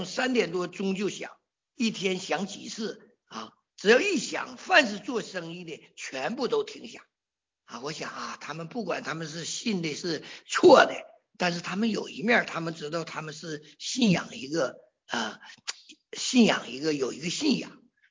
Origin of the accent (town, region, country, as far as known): China